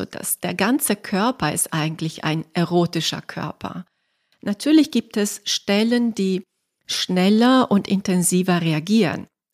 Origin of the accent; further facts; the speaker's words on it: Italy; moved away as an adult; now in Germany; Also ich bin Italienerin, vielleicht sollte ich das im Vorwege erwähnen und bin erst mit 25 nach Deutschland gekommen. Also ich bin dann kulturell sozusagen in Italien aufgewachsen